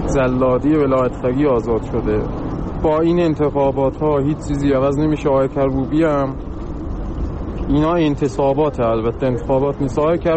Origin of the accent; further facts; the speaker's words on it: East Azerbaijan, Iran; من به عنوان یه ترک اهل استان آذربایجان شرقی یه زبون 22 ساله